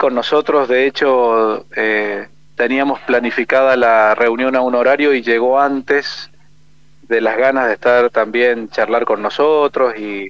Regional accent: San Juan, Argentina; quién era, que soy de San Juan, y para que él me conozca un poco más

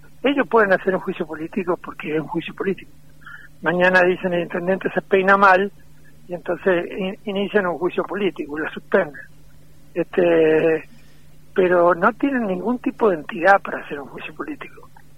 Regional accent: San Juan, Argentina; yo no soy de Rawson, y lo digo, vengo de Capital

